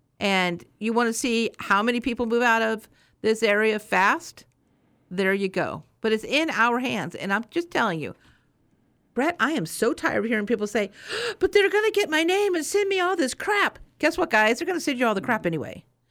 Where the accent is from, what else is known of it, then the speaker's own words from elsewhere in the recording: North Pole, Alaska, United States; I'm from North Pole. I believe it was on purpose. But that's how we feel in North Pole.